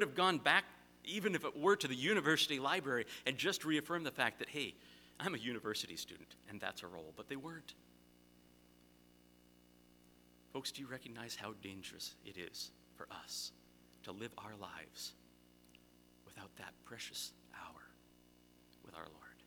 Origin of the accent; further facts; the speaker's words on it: Oregon, United States; When I grew up in Oregon, along the coast, we often would walk down the beaches and on the cliff sides that overlooked the vast Pacific.